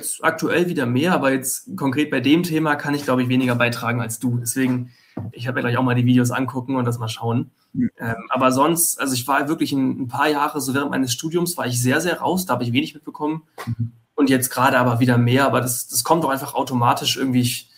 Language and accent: German; Hamburg, Germany; und ich bin ja auch aus Hamburg